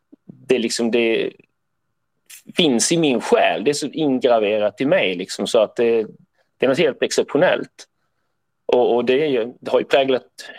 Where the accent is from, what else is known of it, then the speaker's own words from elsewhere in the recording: Skåne, Sweden; accent: Skåne; moved away as an adult; also born or lived in Uppsala / Norrbotten; jag är uppväxt i Skåne som du hör, och bott på Bjärehalvön fram till jag var 20, och sen så pluggade jag i Uppsala, och sen har jag bott i Norrbotten hela mitt vuxna liv.